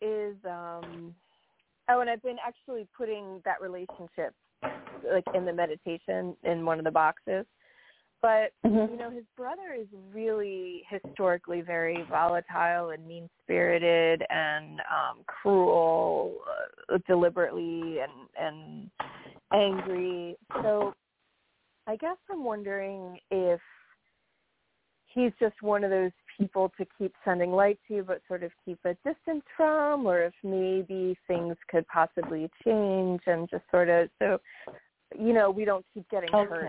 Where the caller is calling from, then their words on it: New York, United States; from New York.